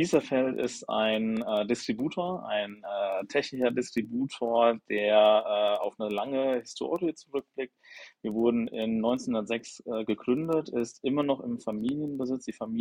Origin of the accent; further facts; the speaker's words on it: Hesse, Germany; Also ich sitze hier gerade direkt am Jungfernstieg im Büro. Aber ich selbst, ich komme aus Mittelhessen.